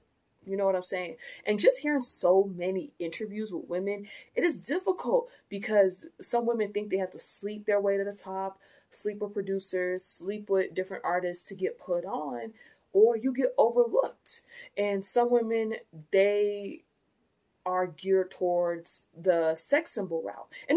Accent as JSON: {"language": "English", "country": "United States", "said": "I come from a low income background. I'm able-bodied. I am heterosexual. I'm cisgender. I'm American."}